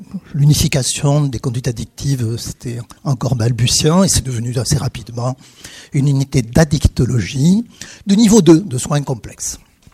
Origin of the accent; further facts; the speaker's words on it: Jonzac, Nouvelle-Aquitaine, France; je viens de Jonzac. Quand il n'y a pas de bouchon, c'est une heure de route, à mi-chemin, entre Bordeaux et La Rochelle. Une mégalopole de 3800 habitants.